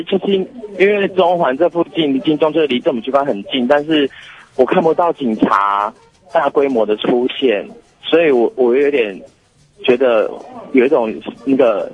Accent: Taiwan; 会有店家问我们是哪里来的，是台湾的，

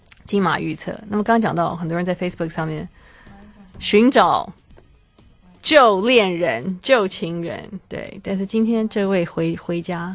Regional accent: Xiamen, Fujian, China; now in Taiwan; 我是来自大陆厦门来淡江大学念书的哦。

